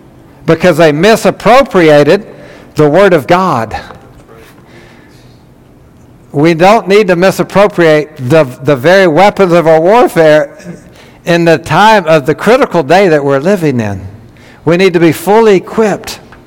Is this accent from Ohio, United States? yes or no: no; New York, United States; I'm from New York.